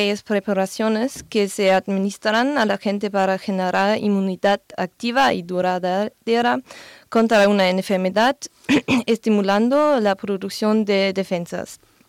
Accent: Germany; Spanish is a second language; now in San Juan, Spain; soy de Alemania. Estudié medicina el quinto año también y ahora estudio en San Juan por un semestre con el programa de Erasmus también.

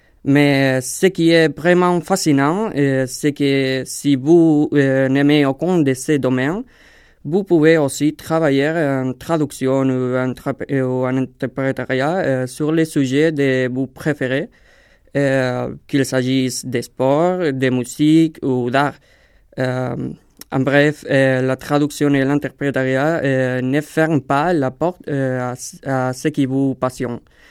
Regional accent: Elche, Valencian Community, Spain; French is a second language; Bon, je viens d'ici, d'Elche, et j'habite maintenant ici à Elche aussi.

